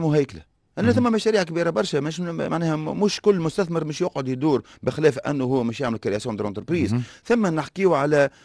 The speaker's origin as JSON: {"language": "Arabic", "country": "Tunisia", "said": "واحنا مصلي على النبي عندنا في تونس خريجي الجامعات من المهندسين في الاعلاميه وغيره"}